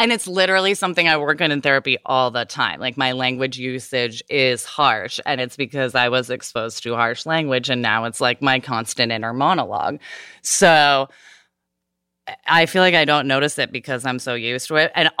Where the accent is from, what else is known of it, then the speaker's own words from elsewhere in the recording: the South, United States; I'm from the South, though, where the idea that women should be married and ideally at a very young age is deeply ingrained.